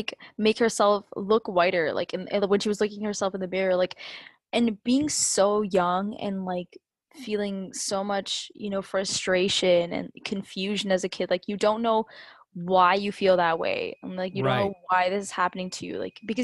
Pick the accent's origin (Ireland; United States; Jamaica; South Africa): Ireland; Because when I was growing up in Ireland, like, I never, like, I didn't know anything or anyone.